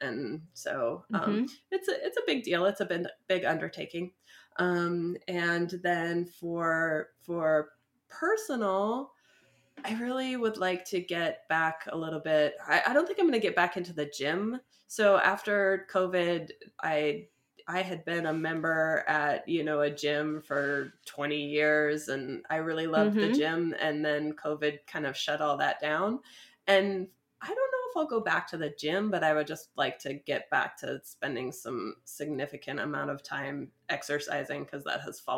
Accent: Iowa, United States; I'm from Iowa. Yeah. And yeah, where it was dark and gloomy for days.

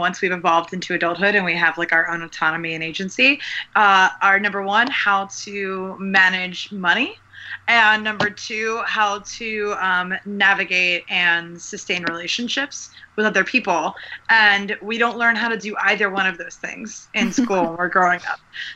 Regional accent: East Coast, United States; now in San Francisco Bay Area, United States; I am from the East Coast originally, now residing in the San Francisco Bay Area.

